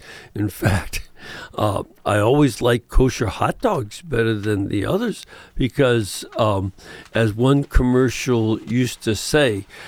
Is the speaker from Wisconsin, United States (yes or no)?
no; Chicago, Illinois, United States; when I grew up in Chicago, Vienna, all beef kosher hot dogs were my go-to. That, matter of fact, most of Chicago ate those because they were better.